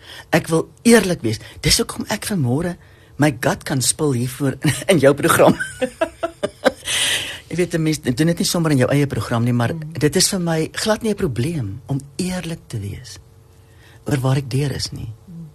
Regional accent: Free State, South Africa; ek het in die Vrystaat groot geword.

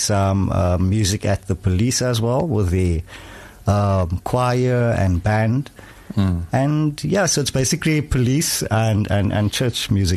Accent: Blackheath, South Africa; It's just I'm normal. Born and bred in Blackheath.

